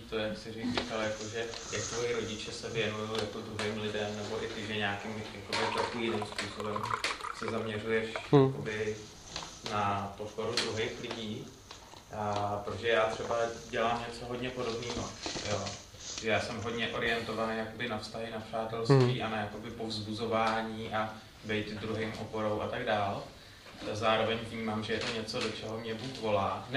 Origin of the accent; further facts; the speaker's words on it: Strakonice, South Bohemian Region, Czechia; Protože jsem ze Strakonic, jednou za dva týdny máme shromáždění v Písku, což je 20 kiláků.